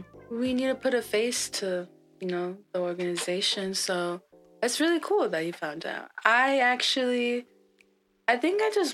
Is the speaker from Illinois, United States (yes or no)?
yes; Chicago, Illinois, United States; now in Brooklyn, United States; I'm from Chicago, and I'm currently based in Brooklyn. I've been in New York for almost 7 years